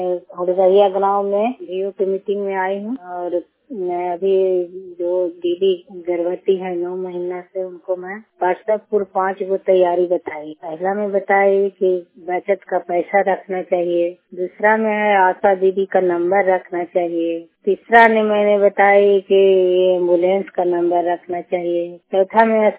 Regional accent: Nalanda, Bihar, India; और मेरा जिला नालंदा हुआ और सागर सेलेक हुआ ब्लॉक रोहोई हुआ

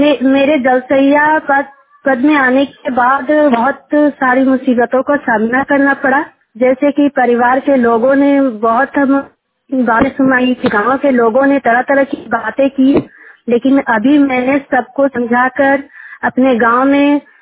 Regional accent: Trilidi, Jharkhand, India; मेरे गांव का नाम है त्रिलडी, प्रखंड कोटका, जिला पूर्वी सिंहभूम।

